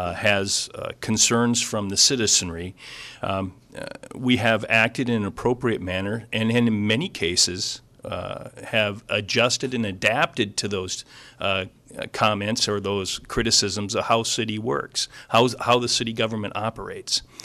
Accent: Valley City, North Dakota, United States; I've been back in Valley City now 4.5 years. I grew up in Valley City.

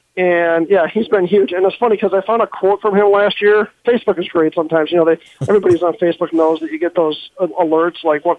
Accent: Chicago, Illinois, United States; but I'm 45, and growing up in Chicago, I always wished that we just never got to see hockey games on TV

